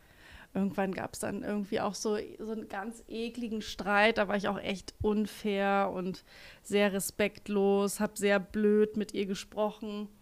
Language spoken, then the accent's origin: German; Bremen, Germany; Aber ich bin in einem Stadtteil in Bremen aufgewachsen. Da ist, das ist so eine Villengegend